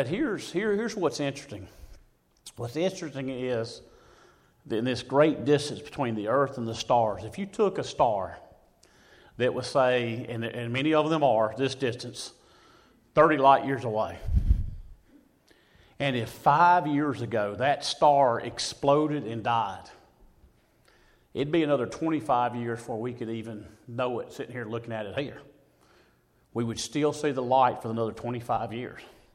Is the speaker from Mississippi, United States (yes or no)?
yes; Mississippi, United States; I grew up in the Mississippi Delta, and the Mississippi Delta has a couple things.